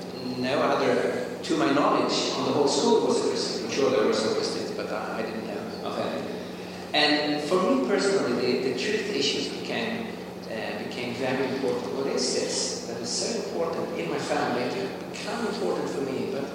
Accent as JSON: {"language": "English", "region": "southern Sweden", "country": "Sweden", "second_language": "English", "lives_now": "Stockholm, Sweden", "said": "from Stockholm, Sweden, or originally I'm from the very south of Sweden. So when I speak Swedish, I have an even more peculiar accent than I have now."}